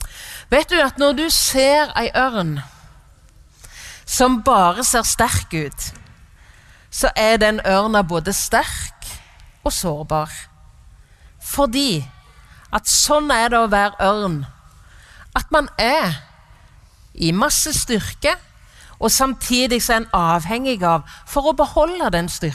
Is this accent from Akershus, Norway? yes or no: no; Varhaug, Rogaland, Norway; born there; Jeg er født på Varhaug, så jeg har greia på vind.